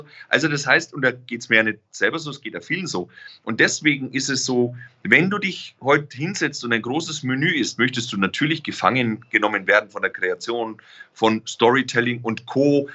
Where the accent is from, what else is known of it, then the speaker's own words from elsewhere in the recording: Bavaria, Germany; jetzt komme ich ja aus Franken